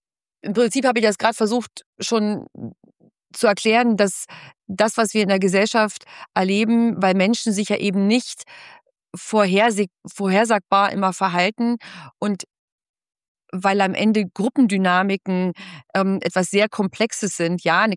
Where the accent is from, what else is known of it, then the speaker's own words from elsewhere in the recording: Schwarzheide, Brandenburg, Germany; ich bin zwar in Schwarzheide zur Schule gegangen, aber emotional bin ich an der Ostsee groß geworden.